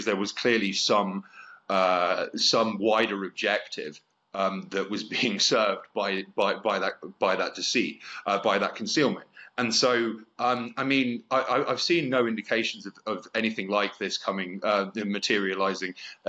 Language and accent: English; United Kingdom; at least in my home country of Britain, were paying close attention